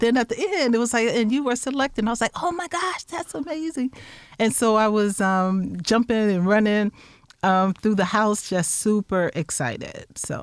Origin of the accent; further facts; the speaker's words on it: Chicago, Illinois, United States; now in Champaign, United States; here in Champaign, but we're also from Chicago. Actually, my parents migrated from the South. I always kind of put that in my introduction, my father from Alabama and my mom from Mississippi.